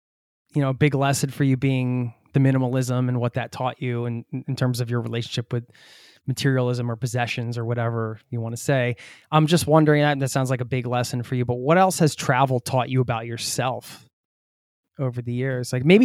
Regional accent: United States; I'm from the States as well, and a very consumer driven society.

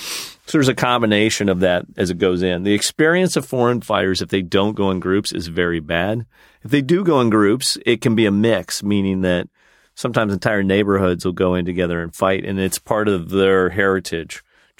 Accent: United States; Well, he's an American. I'm an American.

